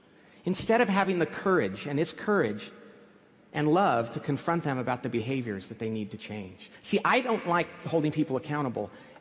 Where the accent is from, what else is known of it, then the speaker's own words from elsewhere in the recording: California, United States; But I'm from California, so I thanked him for sharing.